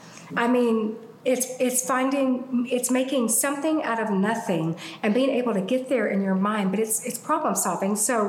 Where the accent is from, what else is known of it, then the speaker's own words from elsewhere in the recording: Alabama, United States; Yeah, so I'm from Alabama. We just say the house of paper.